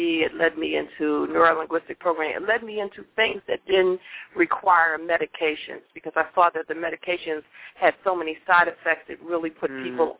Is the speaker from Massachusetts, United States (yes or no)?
yes; Boston, Massachusetts, United States; now in Philadelphia, United States; when I moved to Philly, because I'm originally from Boston, when I moved to Philly, I had the choice of going back to nursing school